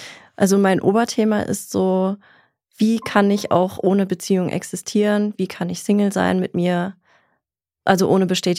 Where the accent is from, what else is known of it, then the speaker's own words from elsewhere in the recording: Switzerland; now in Germany; Also ich bin eigentlich Schweizerin. Wir sind nach Deutschland gezogen, weil meine Mutter sich hier neu verliebt hat.